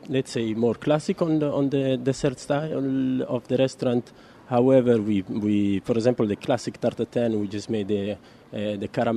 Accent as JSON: {"language": "English", "region": "Sardinia", "country": "Italy", "said": "I'm from Italy. I'm originally from Sardinia."}